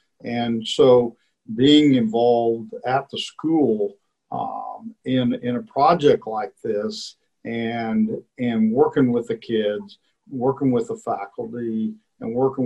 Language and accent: English; Kansas, United States; and I grew up in Kansas, and so, you know, farming was such a big deal across the U.S. And so we were in the wheat business, wheat and flour